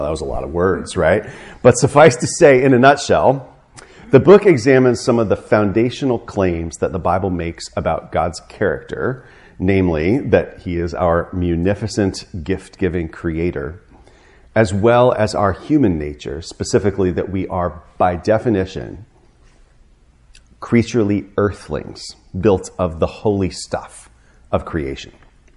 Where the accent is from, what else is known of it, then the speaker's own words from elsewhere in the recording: St. Louis, Missouri, United States; when I was a boy growing up in St. Louis, Missouri, I used to climb in the neighbor's next door